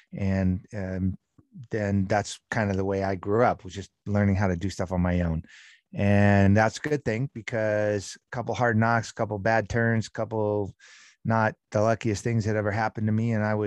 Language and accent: English; California, United States; I was raised in Southern California